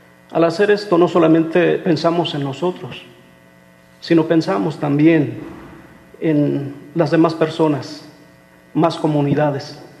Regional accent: Mexico; nosotros apelamos a las leyes que nos gobiernan como mexicanos

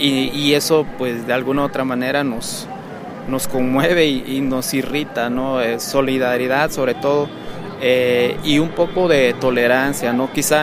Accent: Guerrero, Mexico; yo no soy de Ayotzinapa, pero en Guerrero pues sí nos sentimos apoyados, ¿no?

